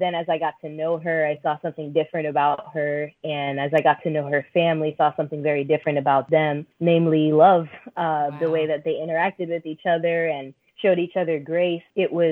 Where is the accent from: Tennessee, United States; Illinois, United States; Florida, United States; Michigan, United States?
Florida, United States; Orlando; Pretty much. I grew up in Orlando.